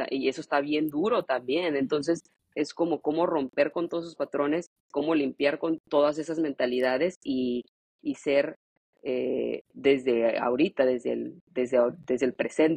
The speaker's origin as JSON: {"language": "Spanish", "town": "Tijuana", "region": "Baja California", "country": "Mexico", "tie": "born or raised there", "said": "que estando creciendo en Tijuana, pues tenemos estos muchos prejuicios y muchas puntadas de dedo, pero a la vez nos hace como con este carácter"}